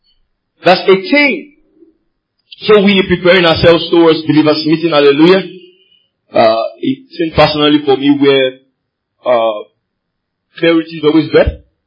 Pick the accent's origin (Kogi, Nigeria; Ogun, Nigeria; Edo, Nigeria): Ogun, Nigeria; And me, I am from Ijebu. In Ijebu, we are stingy.